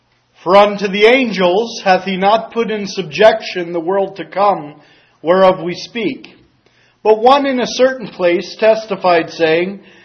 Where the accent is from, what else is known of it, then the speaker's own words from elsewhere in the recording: Reading, Pennsylvania, United States; as was announced. I'm from Reading, Pennsylvania.